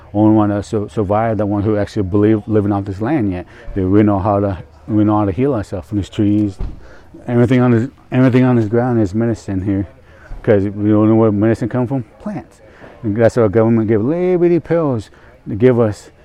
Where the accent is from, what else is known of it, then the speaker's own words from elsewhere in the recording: Canada; now in Kansas, United States; I'm Potawatomi and Meskwaki. I'm from Kansas. Potawatomi from Kansas. But I mostly grew up in Canada, one of the Great Lakes. So that's where my home territory is.